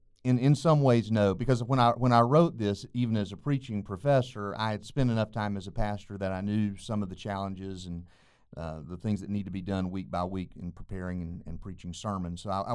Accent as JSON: {"language": "English", "region": "North Carolina", "country": "United States", "tie": "born or raised there", "moved": "as an adult", "lives_now": "Florida", "said": "North Carolina is my home state. I grew up there, spent most of my life there until I came to Florida a few years ago."}